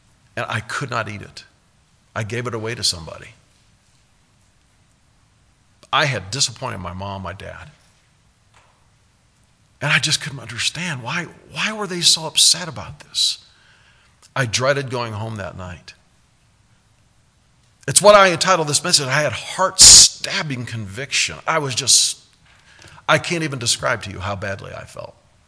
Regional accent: Omaha, Nebraska, United States; we moved to Omaha, and we were there until I was 9 years old, so 8 years in Omaha, Nebraska. And growing up in Omaha was kind of an interesting thing.

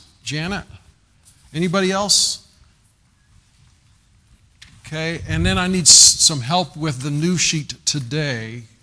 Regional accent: United States; this is not something that I am promoting as an American, but I'm doing this as a Christian, as a Christian American.

